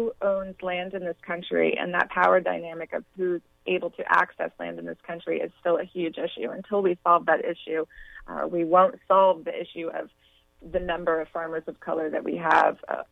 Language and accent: English; Florida, United States; My home state is home to one of the largest farm worker coalitions, the Coalition of Immokalee Workers, who have been running a great campaign.